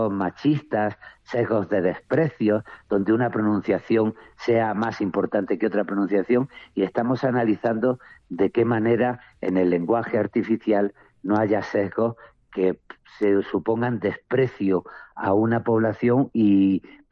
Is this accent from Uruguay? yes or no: no; Granada, Andalusia, Spain; born there; Yo nací en Granada y soy poeta